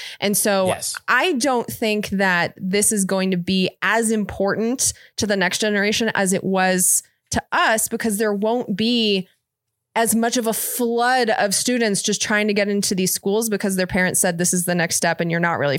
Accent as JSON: {"language": "English", "town": "Irvine", "region": "California", "country": "United States", "tie": "born or raised there", "said": "Like, I grew up in Irvine, California"}